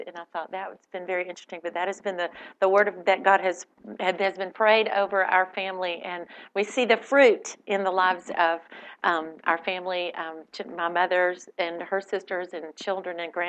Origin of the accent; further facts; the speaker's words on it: Birmingham, United States; I grew up here in Birmingham, and I'm thrilled that my darling mother is here.